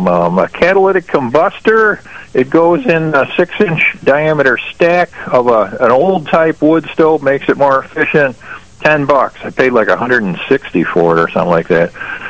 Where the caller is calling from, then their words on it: Wyoming Dale, New York, United States; I am calling from the Wyoming Dale area.